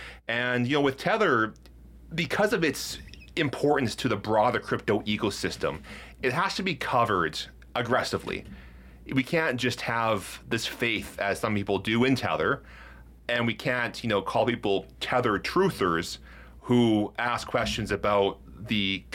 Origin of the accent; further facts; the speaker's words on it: Canada; Well, I'm from Canada, I'm not American, so there's that.